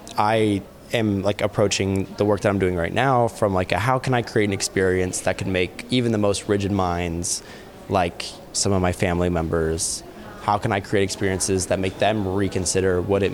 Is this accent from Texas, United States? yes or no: yes; Fort Worth, Texas, United States; So I come from Texas. I grew up in Fort Worth.